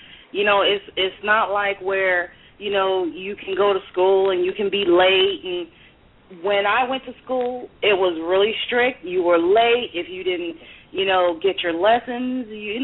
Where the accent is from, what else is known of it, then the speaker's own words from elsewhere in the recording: Port-au-Prince, Ouest, Haiti; Well, I'm actually from Port-au-Prince, Haiti.